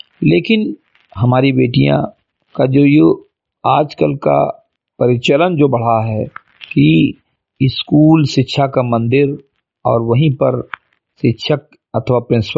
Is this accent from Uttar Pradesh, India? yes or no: yes; Bahraich, Uttar Pradesh, India; ग्राम सभा समिति घटी विकासखंड मेनपुरा जनपद बहराइच का मूल निवासी हूं